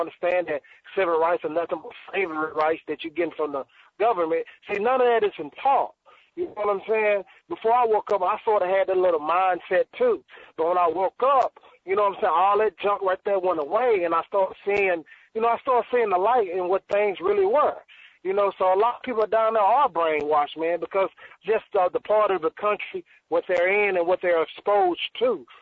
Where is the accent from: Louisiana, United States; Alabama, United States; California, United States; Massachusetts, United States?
Alabama, United States; now in Oklahoma, United States; See, I'm from down that way, but I live in Oklahoma now. But I'm from Alabama, and he's right.